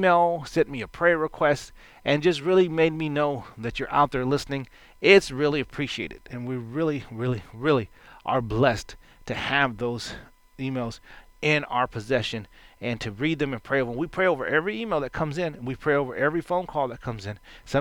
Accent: Texas, United States; you can tell I'm a Texan

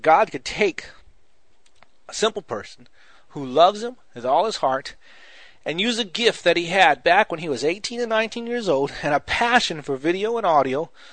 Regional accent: Texas, United States; you can tell I'm from Texas, y'all.

